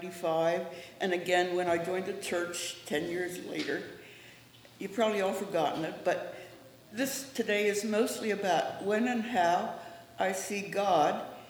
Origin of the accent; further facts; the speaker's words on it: Pennsylvania, United States; I grew up in Hereford Mennonite Church, a General Conference or New Mennonite Church in Valley, PA, separated by a small cemetery from the Old Mennonite Church across the way.